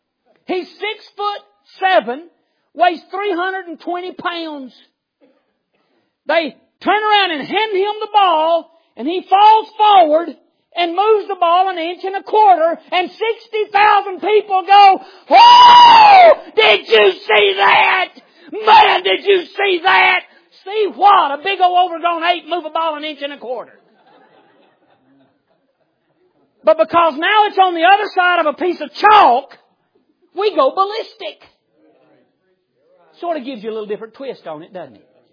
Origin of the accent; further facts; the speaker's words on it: Alabama, United States; I know where I'm from. I'm in Alabama tonight. I was born in Alabama, raised in Alabama.